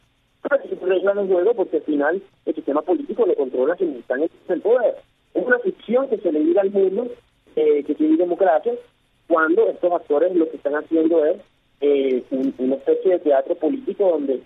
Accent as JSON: {"language": "Spanish", "country": "Venezuela", "said": "para nosotros no significa un buen futuro como venezolano."}